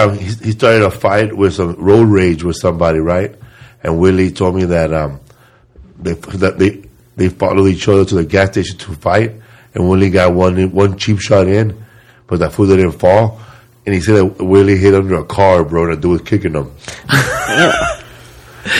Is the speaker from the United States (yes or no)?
no; Dubai, United Arab Emirates; I'm from Dubai, my friend.